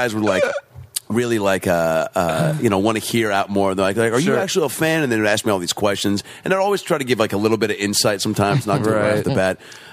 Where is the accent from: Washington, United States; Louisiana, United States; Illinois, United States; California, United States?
Washington, United States; Seattle; I used to call the Seattle. I grew up in Seattle.